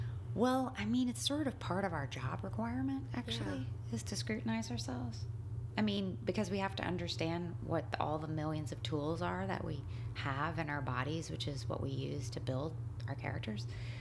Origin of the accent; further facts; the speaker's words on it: the South, United States; I grew up in the South, but they were definitely not traditionally religious in any way.